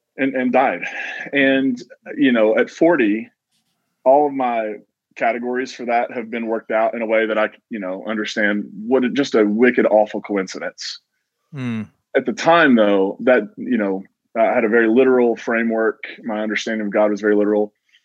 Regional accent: Kentucky, United States; So I grew up, I was born in the Appalachian region of Eastern Kentucky, West Virginia. And I grew up in a holler in Eastern Kentucky.

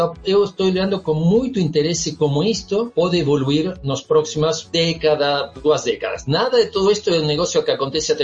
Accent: Brazil; De 8 a 5, de segunda a sexta, eu sou brasileiro

